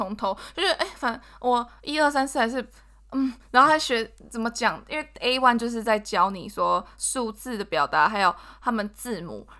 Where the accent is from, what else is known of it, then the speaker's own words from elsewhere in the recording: Taiwan; accent: Taiwanese; 像我们的台湾腔没有很重啊